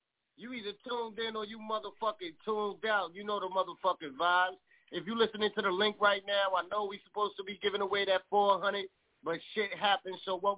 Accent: Bronx, New York, United States; Oh, you going to my hometown? Shout out to the BX.

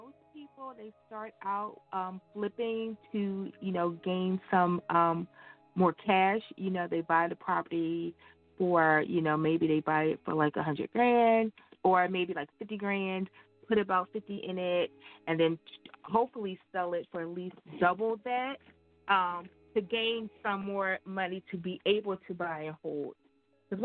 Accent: Philadelphia, Pennsylvania, United States; Hello, I'm a realtor from Philadelphia.

